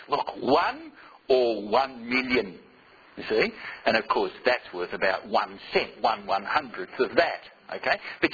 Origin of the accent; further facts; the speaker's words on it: Australia; I was saying how I grew up in Australia in the 1950s.